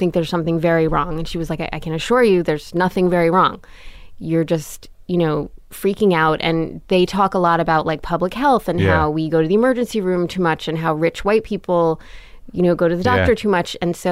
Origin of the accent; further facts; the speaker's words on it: New York, United States; I was born in New York Hospital. And I went to Manhattan Friends Quaker School on 16th Street.